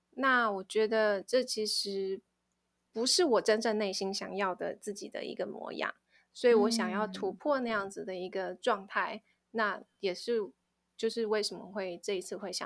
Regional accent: Taiwan; 我是在台湾出生长大的

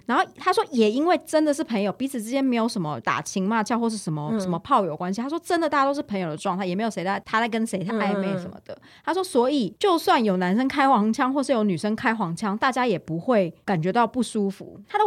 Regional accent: Taiwan; 我们台湾人齁就是很 chill， 就是什么年龄的人都可以成为朋友

